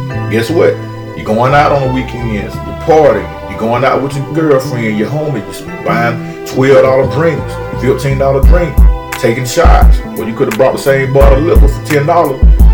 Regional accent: Macon, Georgia, United States; I'm from Macon, Georgia. Macon, Georgia is a place that you'd be lucky if you make $10 an hour.

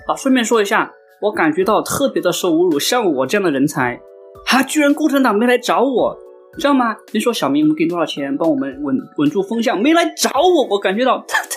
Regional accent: China; 从小在中国我们被教人的客观事物是不以人的意志为转移的

